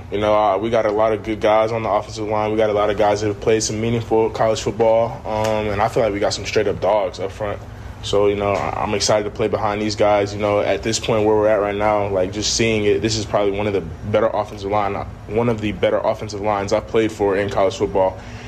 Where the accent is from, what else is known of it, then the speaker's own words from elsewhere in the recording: Texas, United States; Like I said, I'm from Texas. It's good being back down here.